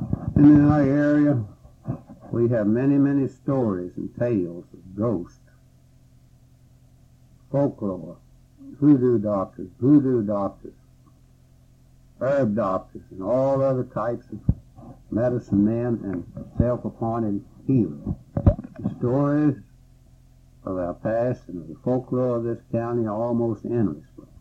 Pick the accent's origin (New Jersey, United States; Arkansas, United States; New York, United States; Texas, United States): Texas, United States; Victoria; At the time of my birth in 1906, this block was outside the city limits. I have watched Victoria grow from a town of some 4,000 people to what it is today. While I have lived in other towns and other sections of the state, I have spent the greater part of my life in Victoria and Victoria County.